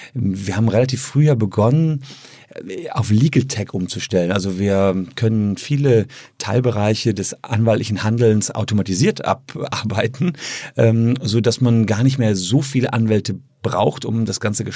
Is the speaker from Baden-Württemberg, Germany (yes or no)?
no; Gevelsberg, North Rhine-Westphalia, Germany; in Gevelsberg, meine Heimatstadt